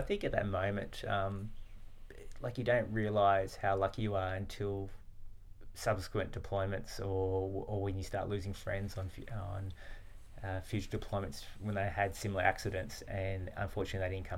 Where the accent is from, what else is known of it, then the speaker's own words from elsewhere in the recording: Nowra, New South Wales, Australia; I'm a kid from Nowra, who did nursing at Wollongong